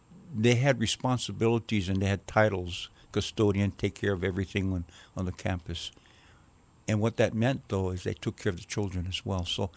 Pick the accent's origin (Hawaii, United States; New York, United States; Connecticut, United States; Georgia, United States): Hawaii, United States; On the island of Oahu, all over, actually. When I stop and think about it, I guess as a child, we lived in Lanikai, we lived in McCully, we lived in St. Louis Heights, we lived in Kualoa.